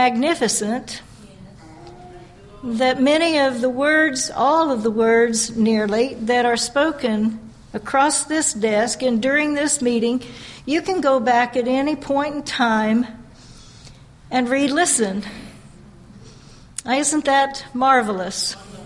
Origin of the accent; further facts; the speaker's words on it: Guthrie, Oklahoma, United States; I've been coming to these meetings since I was born, for I was born here in Guthrie. And the Guthrie congregation was my congregation up until I was 18.